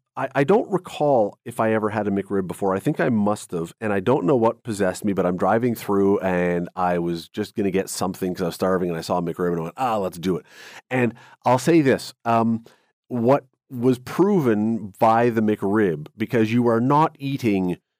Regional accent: Toronto, Ontario, Canada; You know, I grew up in Toronto.

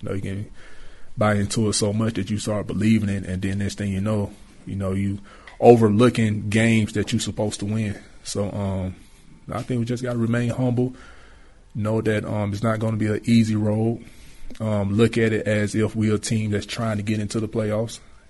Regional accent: Atlanta, Georgia, United States; and he's from Alabama, I'm from Atlanta, so I think we just both from the South

